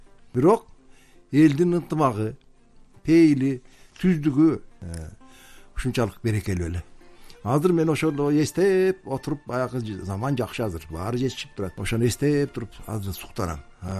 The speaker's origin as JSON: {"language": "Kyrgyz", "region": "Issyk-Kul Region", "country": "Kyrgyzstan", "tie": "born or raised there", "said": "Мен Жетегиз районунда Чоңгулс деген айылдан туулуп өскөм, төрөлгөм."}